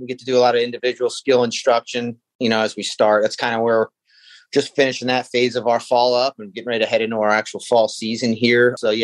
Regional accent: Washington Township, New Jersey, United States; starting in South Jersey, even at I grew up in Washington Township

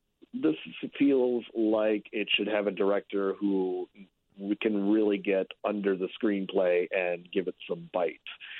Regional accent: Arlington Heights, Illinois, United States; the movie takes place in my hometown, Arlington Heights, part of it anyway.

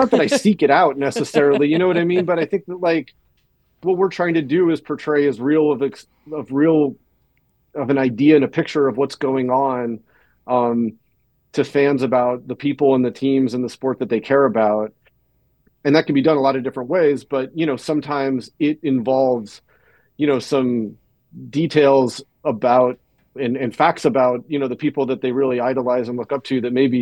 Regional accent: Alaska, United States; it's a British name, but for Christ's sake, I grew up in Alaska. So, like, we have no accent there.

